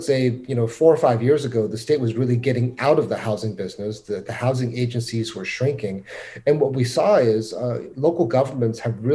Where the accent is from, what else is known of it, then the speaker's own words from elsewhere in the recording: San Francisco, California, United States; I'm from San Francisco.